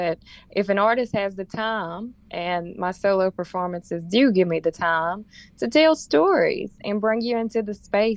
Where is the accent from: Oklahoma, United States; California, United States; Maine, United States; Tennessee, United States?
Tennessee, United States; Jackson; I'm speaking very soon in my hometown, Jackson, Tennessee